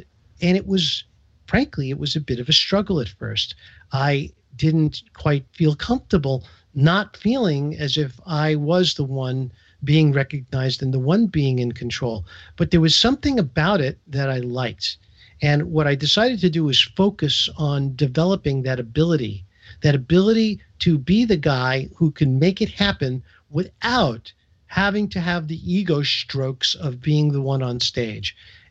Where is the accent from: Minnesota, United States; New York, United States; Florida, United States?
New York, United States; Brooklyn; Yes, I grew up in Manhattan Beach, Brooklyn, right down the Belt Parkway from you.